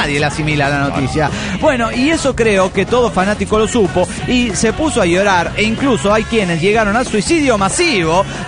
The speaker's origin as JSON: {"language": "Spanish", "region": "Managua", "country": "Nicaragua", "said": "de Managua, Nicaragua."}